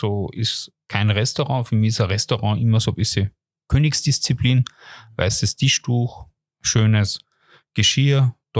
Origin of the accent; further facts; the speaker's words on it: Austria; Und da bei uns in Österreich, wir haben beste Produzenten, beste Produkte.